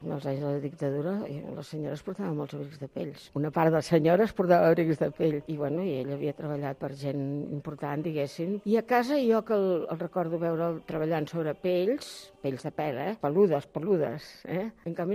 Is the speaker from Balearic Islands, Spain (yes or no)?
no; Barcelona, Catalonia, Spain; born there; Vaig néixer a Barcelona, vaig néixer al 40, com diu